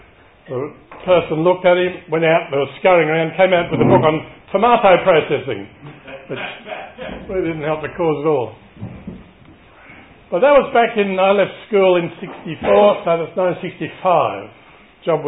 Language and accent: English; Sydney, New South Wales, Australia; now in Canberra, Australia; We discovered we went to the same high school, Marsden High School, West Ryde. I grew up in Eastwood in Sydney.